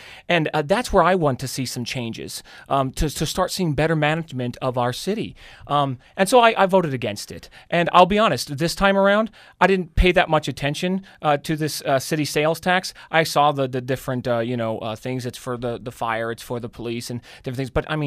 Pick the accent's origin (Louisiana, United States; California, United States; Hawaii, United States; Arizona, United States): Arizona, United States; Tucson; I was raised in Tucson, and so I was raised around conservative friends and whatnot